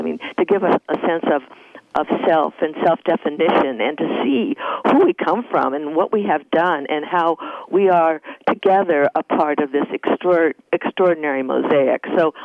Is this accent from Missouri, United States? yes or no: no; California, United States; First of all, I was from California, and I'm sure that 85% of them were from the East Coast.